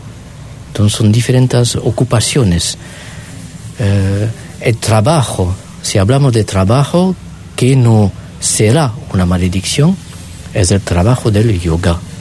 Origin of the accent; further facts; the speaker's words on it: Occitania, France; Spanish is a second language; now in Auroville, India; Vengo de la Francia del Sur, de Occitania, de Nice, Montpellier, Toulouse. Hace años, primero en 93